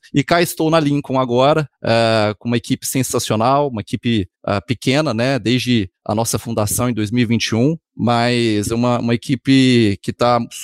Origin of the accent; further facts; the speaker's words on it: Goiânia, Goiás, Brazil; Sou natural de Goiânia.